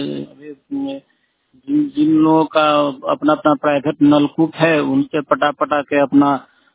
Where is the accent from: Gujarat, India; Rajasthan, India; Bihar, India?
Bihar, India; Phulhar; मेरा गांव हरलाखी प्रखंड के अंतर्गत फुलहर पंचायत है, फुलहर गांव पड़ता है।